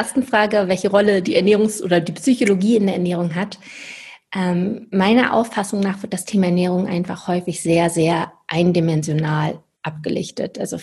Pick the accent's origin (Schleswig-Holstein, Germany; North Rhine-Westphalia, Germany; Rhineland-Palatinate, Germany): Schleswig-Holstein, Germany; Lübeck; moved away as an adult; now in Stuttgart, Germany; bin dann von Lübeck, wo ich herkomme, aus dem hohen Norden, bis in den Süden nach Stuttgart gezogen